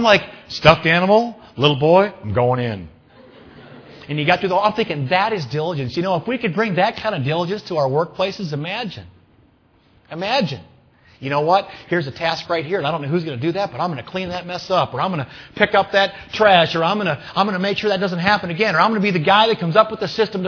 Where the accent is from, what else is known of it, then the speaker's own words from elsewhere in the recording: Austin, Minnesota, United States; did you hear what happened in Austin, Minnesota this week, my hometown?